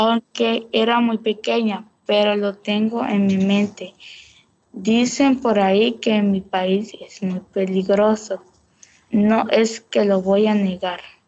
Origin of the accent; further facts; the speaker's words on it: San Miguel de Barrosa, Honduras; Yo soy de Honduras. Vengo de un pueblo muy pequeño que se llama San Miguel de Barrosa.